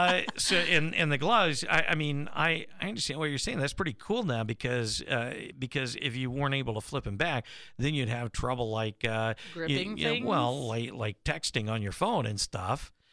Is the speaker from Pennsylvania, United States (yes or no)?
no; Kansas City, Missouri, United States; Well, I grew up in Kansas City, so I was going